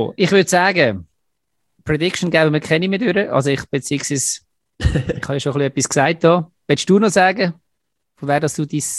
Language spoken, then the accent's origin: German; Lucerne, Switzerland; wenn ich jetzt als Luzerner schnell rede, dann habe ich ehrlich gesagt nicht grosse Angst.